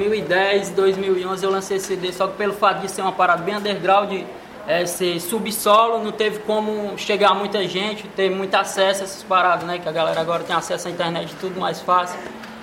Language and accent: Portuguese; Taíba, Ceará, Brazil; Também sou do Ceará, sou de Taíba, distrito São Gonçalo do Amarante, próximo a Fortaleza, Ceará.